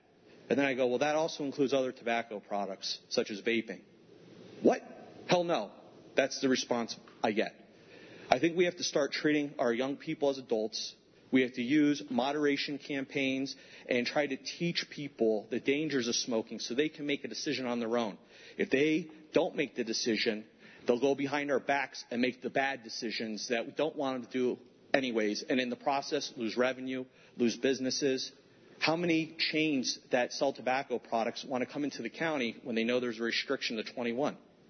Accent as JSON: {"language": "English", "town": "Wilkes-Barre", "region": "Pennsylvania", "country": "United States", "said": "I'm actually from Wilkes-Barre, Pennsylvania."}